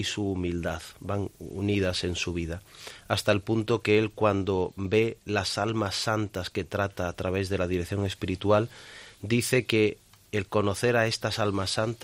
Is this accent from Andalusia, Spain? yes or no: yes; Ronda, Andalusia, Spain; mi conocimiento de las hermanas viene desde mi infancia en Ronda